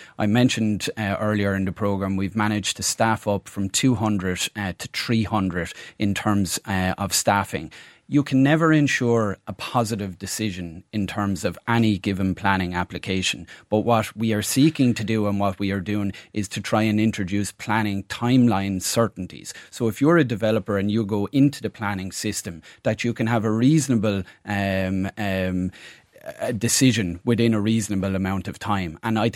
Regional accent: Waterford, Munster, Ireland; I'm from the middle. I'm from Waterford City.

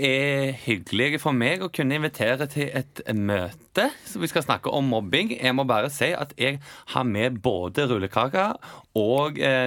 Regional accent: Randaberg, Rogaland, Norway; I Randaberg så mistet jeg dialekten min til en litt mer stor dialekt nå, merker jeg.

